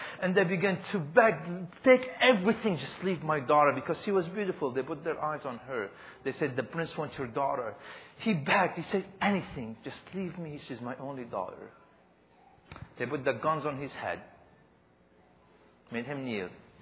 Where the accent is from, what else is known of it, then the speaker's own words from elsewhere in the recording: Damascus, Damascus Governorate, Syria; I grew up in Damascus.